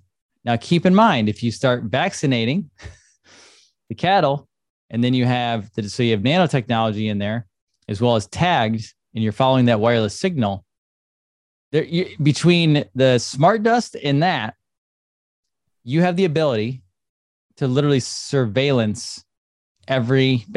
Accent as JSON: {"language": "English", "country": "United States", "said": "Like, as an American, not that I necessarily want to, but you can fly over there"}